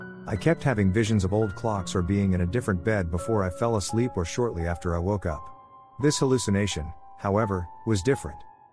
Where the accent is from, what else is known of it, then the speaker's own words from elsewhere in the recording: Philippines; I'm Filipino